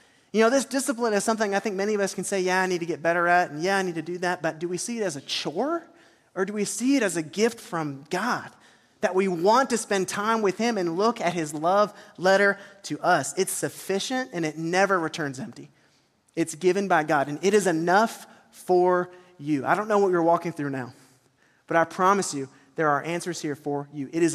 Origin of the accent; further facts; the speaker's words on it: Sherman, Texas, United States; I was raised in Sherman, kind of the Texoma area, and I always learned it this way. This may be the Grayson County version of this verse